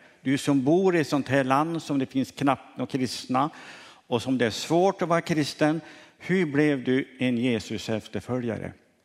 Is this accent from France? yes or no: yes; France; first language French; Swedish is a second language; moved away; also born or lived in Chad / Mali; Jag är uppvuxen i Frankrike. 15 år i Frankrike. Så mitt språk jag kan mest är franska. 20 år i Centralafrika, i Chad, som missionär